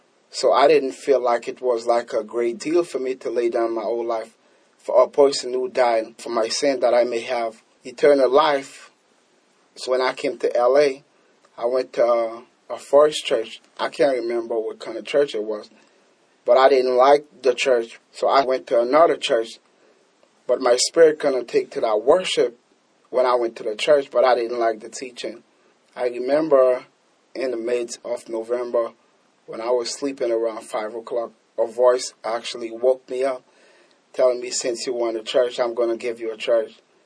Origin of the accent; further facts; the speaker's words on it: Nassau, New Providence, Bahamas; Nassau, Bahamas.